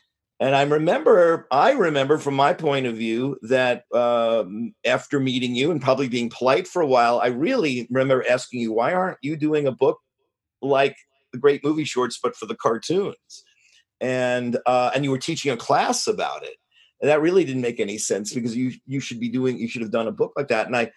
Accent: Queens, New York, United States; I grew up in Queens, and I grew up in Queens. I lived in a couple of different parts of it, but mainly Flushing, Kew Garden Hills near the World's Fair.

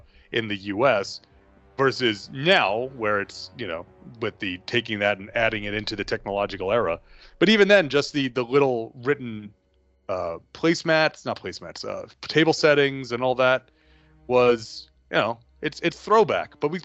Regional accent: New York City, New York, United States; See, growing up in New York, you always, when they said the cheesecake boats, you got on your bikes and you just pedaled and pedaled.

